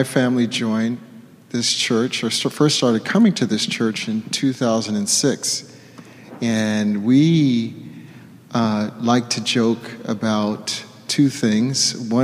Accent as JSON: {"language": "English", "town": "Beverly Hills", "region": "California", "country": "United States", "tie": "born or raised there", "said": "I remember that Joe Schiff, who I grew up with in Beverly Hills, greeted us at the door."}